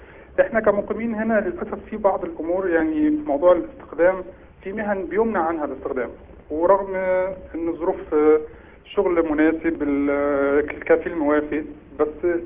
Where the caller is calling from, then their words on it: Riyadh, Riyadh Province, Saudi Arabia